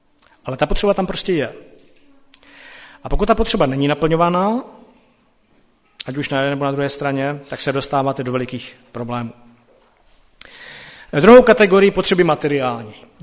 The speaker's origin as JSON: {"language": "Czech", "region": "Silesia", "country": "Czechia", "said": "já jsem původem ze Slezska"}